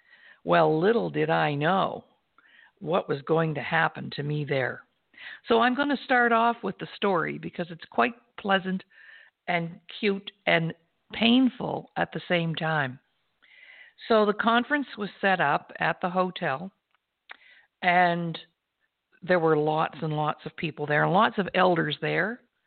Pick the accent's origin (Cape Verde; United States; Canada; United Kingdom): Canada; Nova Scotia; I'm from Nova Scotia. My dad grew up in Stewiacke, Nova Scotia. I personally went to school there myself.